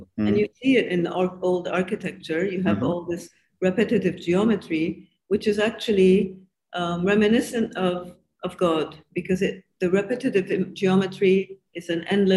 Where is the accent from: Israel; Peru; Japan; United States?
Japan; I grew up in Japan. All my childhood and my high school. My family went to Japan in 1917, so that's over 100 years ago.